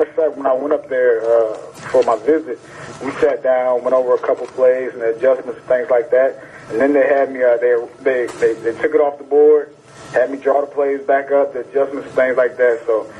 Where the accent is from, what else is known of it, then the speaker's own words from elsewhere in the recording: Hampton, Virginia, United States; growing up in the Hampton, Virginia area, you know, we watched the Washington Redskins